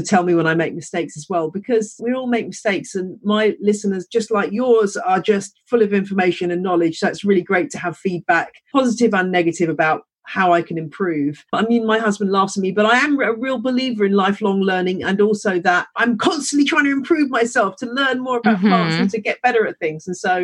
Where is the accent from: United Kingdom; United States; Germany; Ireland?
United Kingdom; England; accent: English; There's lots of people who love my English accent, so it's fine.